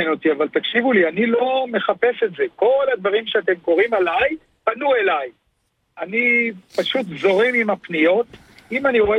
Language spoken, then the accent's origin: Hebrew; Hungary; now in Israel; חבר'ה, אני הונגרי, ואני עזרתי גם להונגרים אתמול.